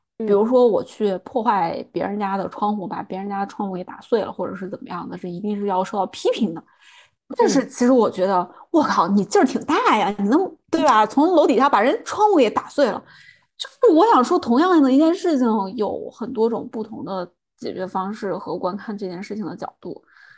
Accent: China; 尤其是我们在这种环境下长大。就是在国内的这种家庭环境下长大

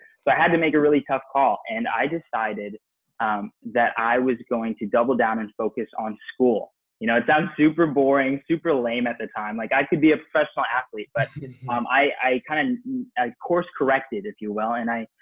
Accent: Raleigh, North Carolina, United States; I was born and raised here in Raleigh, North Carolina.

